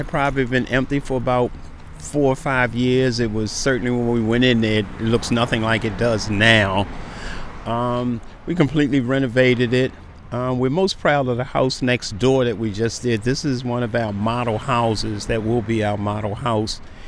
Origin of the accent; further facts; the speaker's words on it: Baltimore, Maryland, United States; I grew up in West Baltimore, right here in this area, and my whole thing was coming back to my community and make a difference.